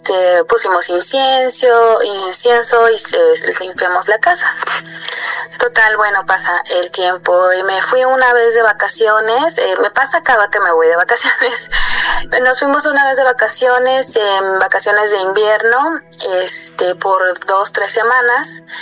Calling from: Cuernavaca, Morelos, Mexico; de Cuernavaca.

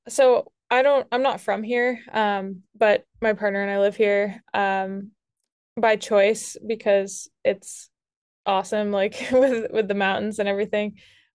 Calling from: Jackson, New Hampshire, United States; I live in Jackson, New Hampshire

